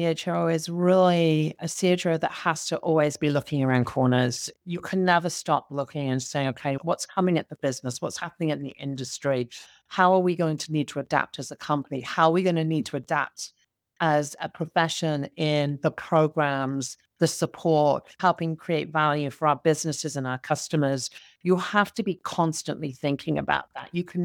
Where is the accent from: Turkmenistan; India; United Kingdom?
United Kingdom; moved away as an adult; now in United States; So obviously my accent is not American. I am from the UK. I came to the US in 2000.